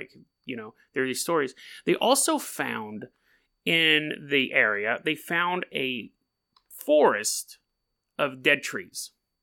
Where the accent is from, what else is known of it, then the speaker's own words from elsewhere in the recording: California, United States; now in Hood River, United States; And, you know, I come from California. Everything was earthquake-proof.